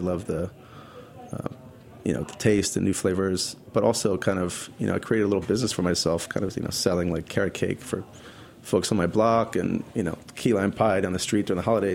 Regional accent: New Jersey, United States; Yeah, I grew up in New Jersey.

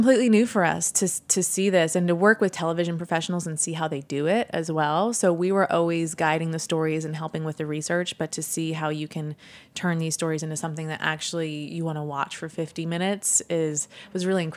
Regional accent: Sweden; I come from Sweden, so I was very privileged, but so I know the immigrant experience

